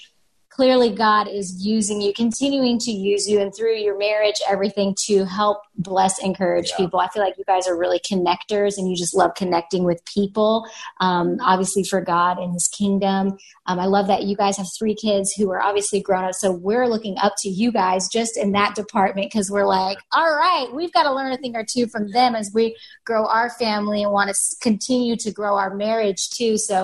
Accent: Kurdistan Region, Iraq; I'm from Kurdistan. Yeah, from the northern Iraq region.

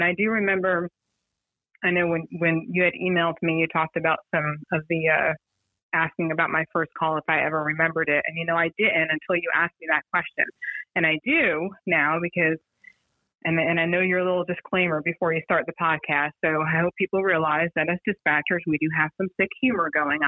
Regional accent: New York, United States; But I am originally from New York, born and raised. And so I went back home to New York in 96

